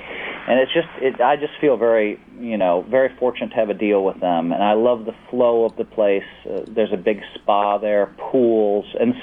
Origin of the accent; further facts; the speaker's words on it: Madison, Wisconsin, United States; I didn't know anybody. I was from Madison, Wisconsin.